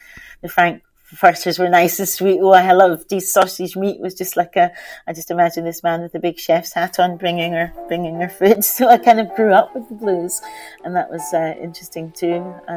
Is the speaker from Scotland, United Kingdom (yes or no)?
yes; Scotland, United Kingdom; I was really lucky because I was adopted by two white Scottish people